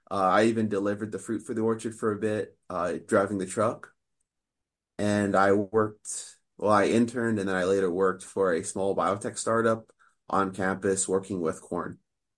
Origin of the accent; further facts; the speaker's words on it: Sacramento, California, United States; So I grew up in the Sacramento area and I got interested in agriculture because my mom's side in Philippines, they're farmers, so they grew coconuts and rice.